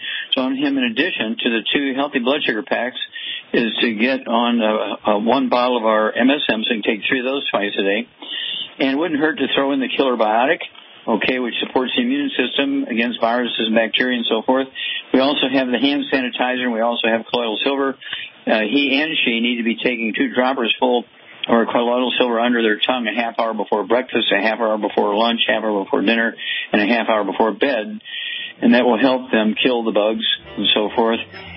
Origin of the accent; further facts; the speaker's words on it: Missouri, United States; Let's go to the Mighty Mo, Missouri, my home state, and Elizabeth.